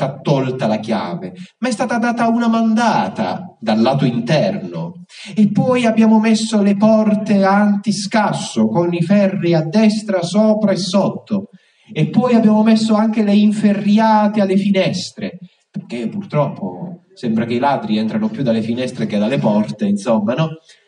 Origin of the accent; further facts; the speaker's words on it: Basilicata, Italy; Era tutto un altro contesto, io provengo dalla Basilicata